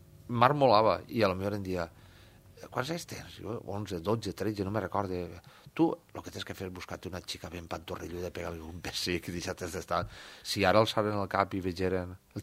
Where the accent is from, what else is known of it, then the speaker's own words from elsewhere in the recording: Valencian Community, Spain; Torrella és un poble de la meva comarca, de la comarca de la Costera